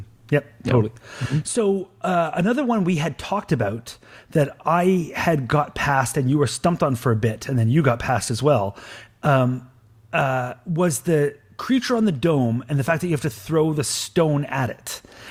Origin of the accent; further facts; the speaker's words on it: Canada; As a Canadian, I can appreciate like a horrible snowstorm that makes you want to die.